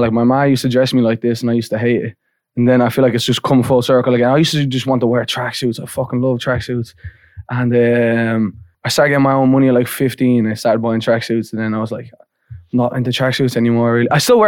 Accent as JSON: {"language": "English", "town": "Walkinstown", "region": "Leinster", "country": "Ireland", "tie": "born or raised there", "said": "Like, so in Dublin, I'm from Walkinstown, and then my ma's Irish and my dad's Libyan."}